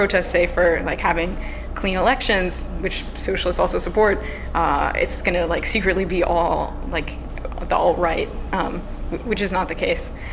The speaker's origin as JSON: {"language": "English", "town": "Charlottesville", "region": "Virginia", "country": "United States", "tie": "born or raised there", "said": "the mayor of my hometown, Charlottesville"}